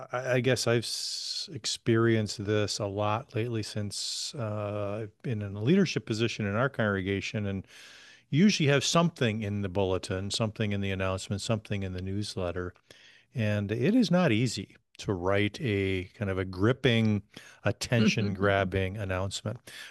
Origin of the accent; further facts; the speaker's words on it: California, United States; I grew up in California in the heat. I mean, I remember years of 100-degree temperatures in the Sacramento area.